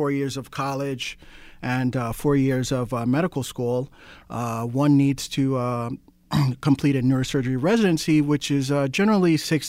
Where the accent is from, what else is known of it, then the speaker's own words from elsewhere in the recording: New York, United States; also born or lived in North Carolina; Yeah, I was born and raised in New York. I did some high school in North Carolina.